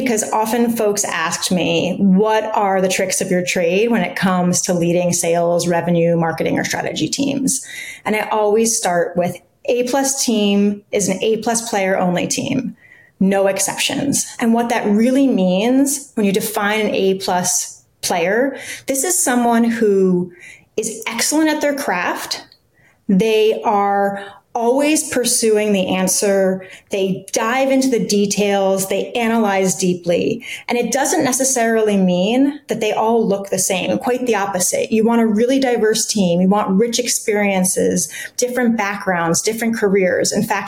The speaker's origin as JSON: {"language": "English", "town": "New York City", "region": "New York", "country": "United States", "lives_now": "Westchester, United States", "said": "So I'm originally from New York, and a fun fact about me is that I started riding the New York City subways alone when I was 8 years old."}